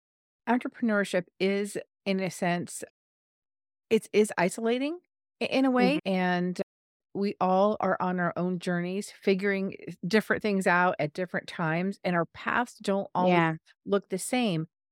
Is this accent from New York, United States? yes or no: no; California, United States; I am from California, so I know what mm-hmm. my process was like